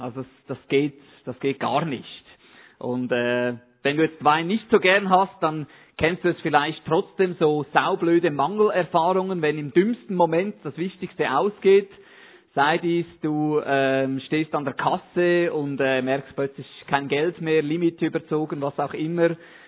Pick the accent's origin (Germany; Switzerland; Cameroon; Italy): Switzerland; Zug; now in Schaffhausen, Switzerland; Ich fühle mich nicht so betroffen, weil ich bin nicht von Schaffhausen ursprünglich. Ich komme aus der Innerschweiz, aus Zug.